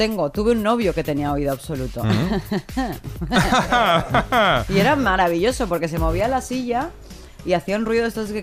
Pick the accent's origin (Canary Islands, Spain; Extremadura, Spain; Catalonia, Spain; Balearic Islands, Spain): Balearic Islands, Spain; el sábado me voy a mi tierra, a Mallorca